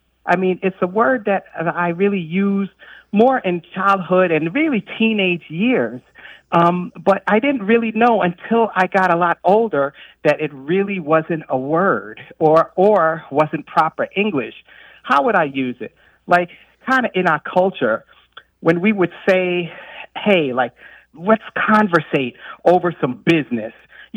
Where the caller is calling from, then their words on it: Charleston, South Carolina, United States; Hi, hello. … from Charleston, South Carolina.